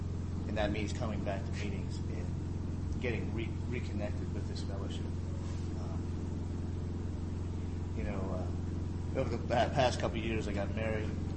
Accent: Indiana, United States

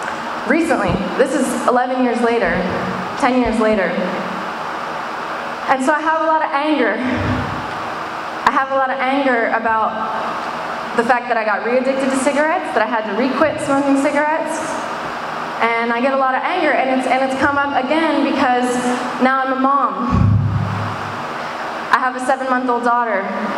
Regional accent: Pittsburgh, Pennsylvania, United States; Because I grew up in Pittsburgh, actually. I'm from Pittsburgh. And just outside of Pittsburgh in Crafton.

